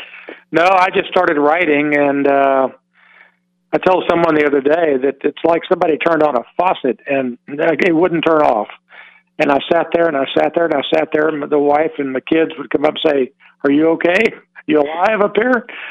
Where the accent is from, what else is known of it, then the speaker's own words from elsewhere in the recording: Waco, Texas, United States; Well, I grew up in Waco, Texas, and went to college there at Baylor, and then ended up going to med school in Houston at the Baylor Hospitals there.